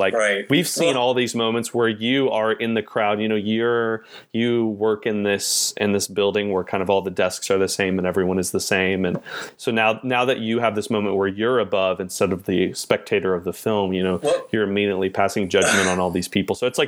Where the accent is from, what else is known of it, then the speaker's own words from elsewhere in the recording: New York, United States; It's like, I'm from New York, and there's this kind of real, just like people, I don't know, kind of act like they own it all.